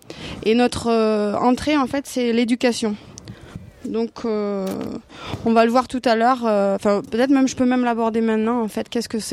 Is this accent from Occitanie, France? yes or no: yes; Occitanie, France; je viens de l'Aveyron et je viens pour passer 3 jours à la ZAD